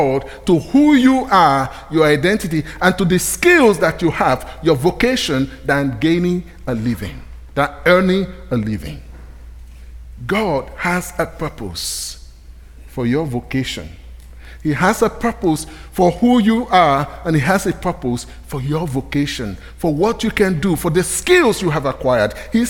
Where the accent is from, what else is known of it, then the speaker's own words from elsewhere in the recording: Nigeria; I come from the Yoruba ethnic group in Nigeria.